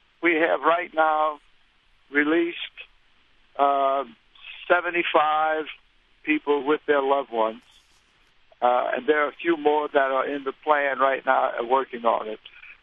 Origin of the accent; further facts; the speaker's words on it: New Orleans, Louisiana, United States; because I'm born and bred in the Ninth Ward, and I plan to live there forever.